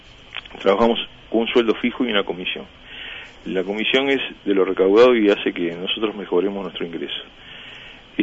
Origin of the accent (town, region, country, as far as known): Uruguay